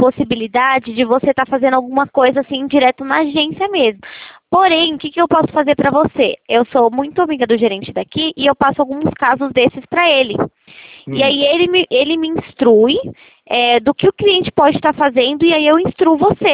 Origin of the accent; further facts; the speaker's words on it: Itatiba, São Paulo, Brazil; Eu sou de Itatiba, é interior, exatamente.